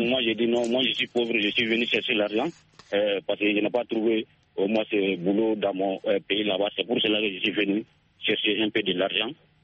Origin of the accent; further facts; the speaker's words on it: Sonikini, Mali; toujours dans mon village natal à Sonikini.